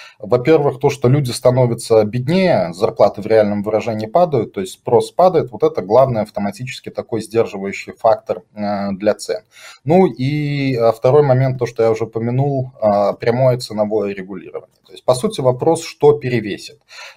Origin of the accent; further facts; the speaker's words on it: Kazakhstan; поскольку мы сами, казахи, я имею в виду, боимся, например, попасть под санкции.